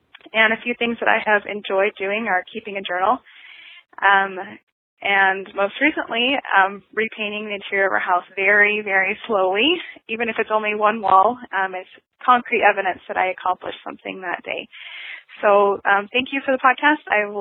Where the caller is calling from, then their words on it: Nevada, United States; I'm calling from Nevada.